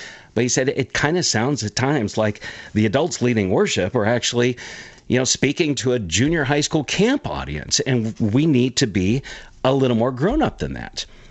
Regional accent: California, United States; I will confess, I grew up in the Southern California beach area.

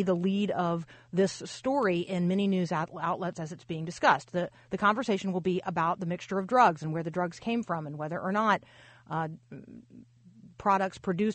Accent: Tampa, Florida, United States; I remember when I was fairly young, I grew up in Tampa, Florida

